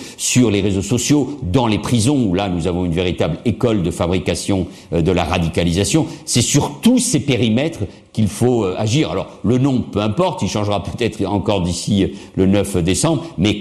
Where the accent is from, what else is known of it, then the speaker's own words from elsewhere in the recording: France; moved away as an adult; now in Barcelona, Spain; J'ai exercé les plus hautes responsabilités en France, je suis français, je suis un patriote, je souffre quand je vois mon pays attaqué, j'ai changé de pays, je suis venu à Barcelone pour des raisons personnelles, intimes, qui ne regardent que moi